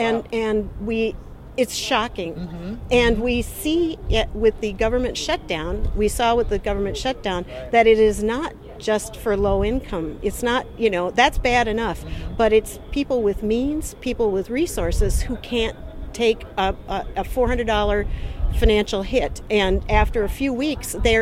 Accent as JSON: {"language": "English", "region": "Pacific Northwest", "country": "United States", "said": "I'm from the Northwest. This is normal."}